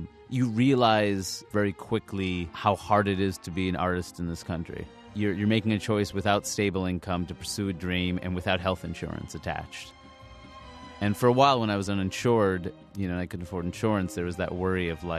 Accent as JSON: {"language": "English", "town": "Queens", "region": "New York", "country": "United States", "tie": "born or raised there", "said": "I grew up in Queens, New York, a lifelong New Yorker. Both my parents worked in hospitals."}